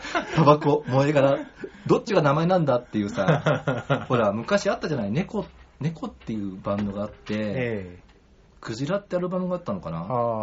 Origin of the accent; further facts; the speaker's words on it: Tokyo, Japan; だからちょっとまあ自分は東京の人間なので